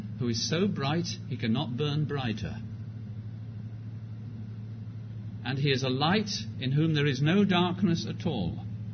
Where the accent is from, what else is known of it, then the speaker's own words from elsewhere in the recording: United Kingdom; I'm glad to tell you, because I'm British